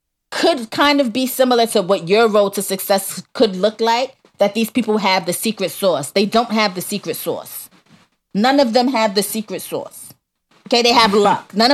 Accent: Southern United States, United States; More than anything, I am a Southerner. I'm a black man. I've been raised in a traditionally Democratic city. But my state is pretty conservative, always has been.

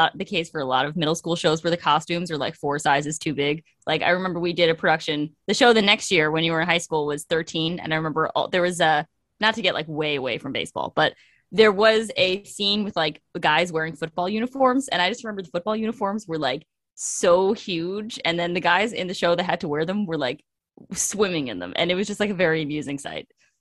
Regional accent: Port Washington, New York, United States; we're both from the same town, and we're both from Port Washington, which, as people who take the Long Island Railroad know, is the best way to get to Mets games

